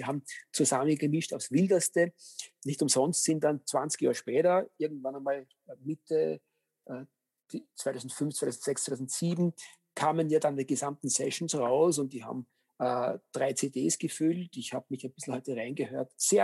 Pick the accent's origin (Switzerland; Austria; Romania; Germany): Austria; als Österreicher darf man durchaus sich auf die Fahnen heften